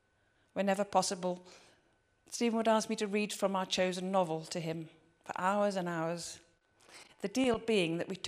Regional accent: West Midlands, United Kingdom; born there; living in Cambridge for 24 years. Having moved house over 16 times in my life, it was great to be back in Gloucestershire, near to where I was born. I was born in Herefordshire.

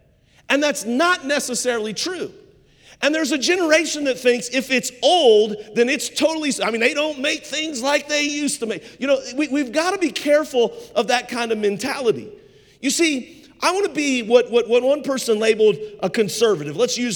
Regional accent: Cincinnati, Ohio, United States; I grew up in Cincinnati, Ohio. I lived so close to our school.

